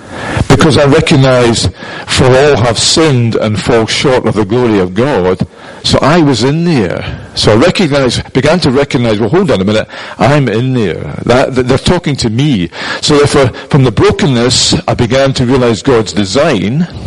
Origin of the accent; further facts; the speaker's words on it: Edinburgh, Scotland, United Kingdom; born and bred in Leith in Edinburgh